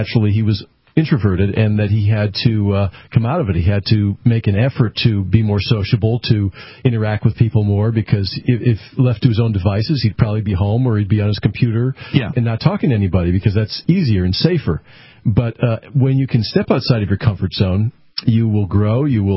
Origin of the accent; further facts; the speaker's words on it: New England, United States; I grew up in New England, and I do like the four seasons.